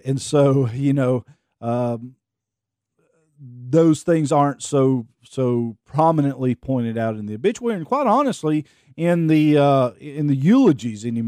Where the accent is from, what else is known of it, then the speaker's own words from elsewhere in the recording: Alabama, United States; I'm from Northwest Alabama